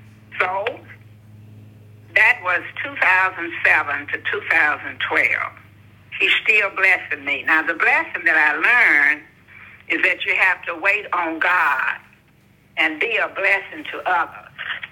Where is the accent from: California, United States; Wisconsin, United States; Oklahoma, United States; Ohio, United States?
Oklahoma, United States; Muskogee; born there; I was born in Muskogee, Oklahoma, March the 23rd, 1943